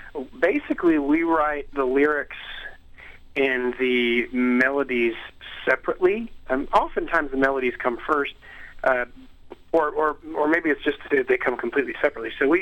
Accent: Hamilton, Ontario, Canada; we grew up in Hamilton where there has been this church movement called True City that has taken place over the last 10 years

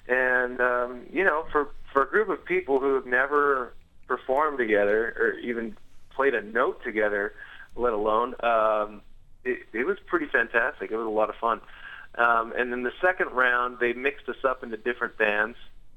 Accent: Montreal, Quebec, Canada; I grew up in Montreal, which is a part of Canada which is very unchurched. It's about as churched as any place in Europe that you'd find.

